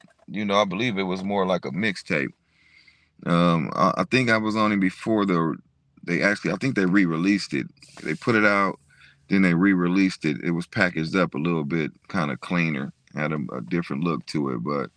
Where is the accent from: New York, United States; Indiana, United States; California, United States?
California, United States; San Francisco; Because I'm from Hunters Point, but in Hunters Point, it's different neighborhoods.